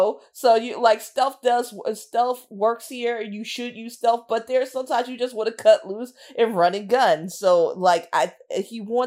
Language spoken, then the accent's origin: English; United States; Like it's a pretty game. Like listen, I'm an American.